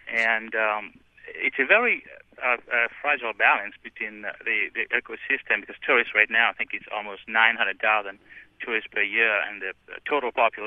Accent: Mauritius; now in Boston, United States; I am originally from Mauritius

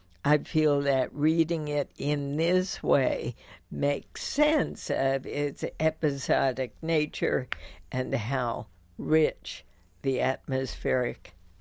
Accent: Washington, District of Columbia, United States; I grew up in Washington, D.C., but in kind of a similar situation where the relatives were always there.

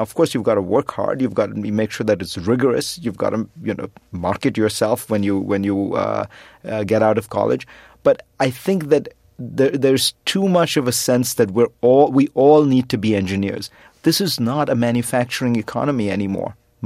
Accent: India; now in United States; the education I got growing up in India

